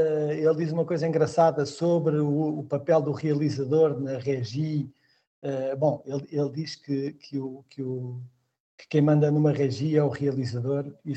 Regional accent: Porto, Norte, Portugal; eu sou do Porto, eu nasci na Sé do Porto, nunca vivi na Sé, mas nasci na Ordem do Terço, na Sé.

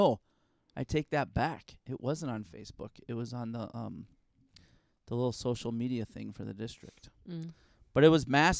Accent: Illinois, United States; Dude, I grew up in Illinois.

